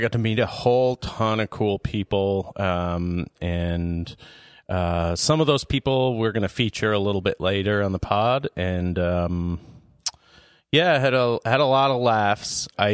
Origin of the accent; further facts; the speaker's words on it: Cape Breton, Nova Scotia, Canada; I'm from Nova Scotia. A little island called Cape Breton.